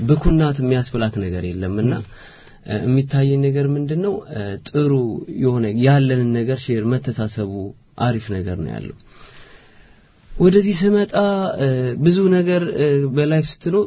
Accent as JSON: {"language": "Amharic", "region": "Addis Ababa", "country": "Ethiopia", "tie": "born or raised there", "said": "እኔ ተወልጄ ያደኩት አዲስ አበባ ነው። አዲስ አበባ ደግሞ በተለምዶ መርካቶ የሚባል ሰፈር ነው ተወልጄ ያደኩት። መርካቶ ማለት ሁሉን ነገር በሼር መትኖርበት ቦታ ነው።"}